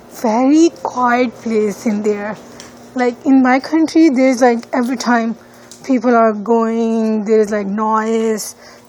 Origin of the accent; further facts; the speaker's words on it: Pakistan; English is a second language; now in United States; I came here from Pakistan and I have been here in USA since like 5 years.